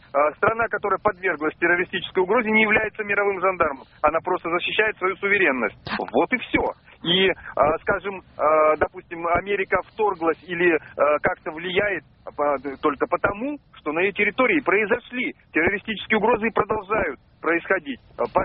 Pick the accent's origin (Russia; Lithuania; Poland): Russia; Volgograd, Volgograd Oblast; я из Волгограда.